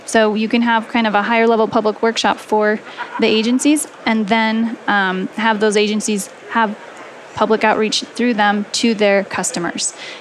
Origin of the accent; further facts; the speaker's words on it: California, United States; I'm from California. I've been facing a lot of these issues with clients.